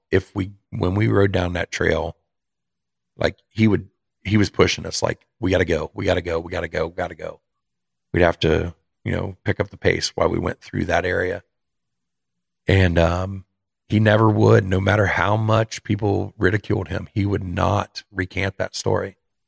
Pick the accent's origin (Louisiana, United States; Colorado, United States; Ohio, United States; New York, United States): Ohio, United States; now in Indiana, United States; I live very close to the Ohio border. I live in Indiana, but very close to Ohio, and I grew up in Ohio.